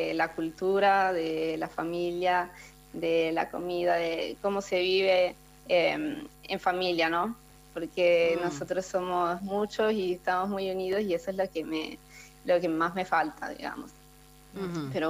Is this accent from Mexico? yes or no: no; Argentina; now in Italy; cada vez que me presento y digo que soy argentina